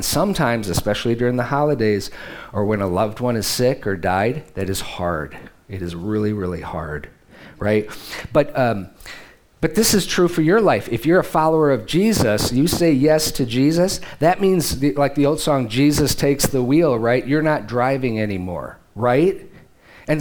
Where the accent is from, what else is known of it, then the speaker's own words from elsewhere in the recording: Michigan, United States; you know, we're both from Michigan. Our families are all still there, mostly.